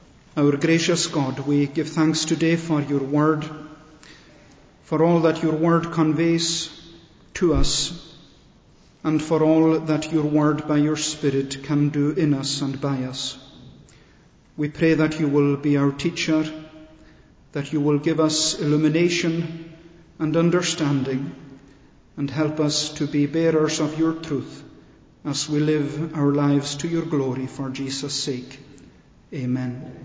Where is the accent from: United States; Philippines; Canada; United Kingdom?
United Kingdom; Scotland; It is a privilege for me to convey the greetings of my own home congregation in Scotland